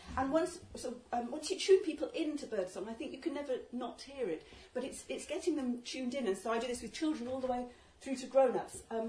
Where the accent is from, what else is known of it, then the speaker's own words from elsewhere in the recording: York, Yorkshire and the Humber, United Kingdom; I come from York, York voted Remain